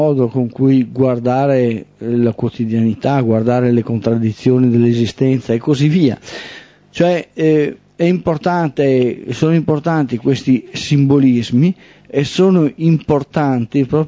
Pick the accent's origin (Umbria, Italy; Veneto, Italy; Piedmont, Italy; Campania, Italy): Veneto, Italy; io sono un veneto, ma il veneto non lo parlo.